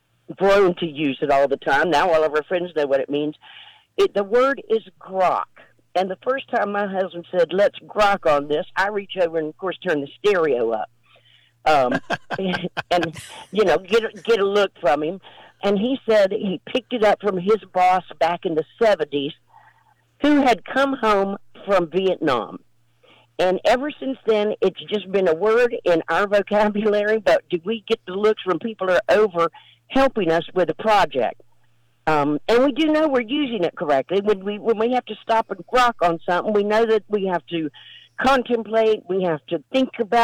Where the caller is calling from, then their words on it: Crawfordville, Florida, United States; I am from Crawfordville, Florida.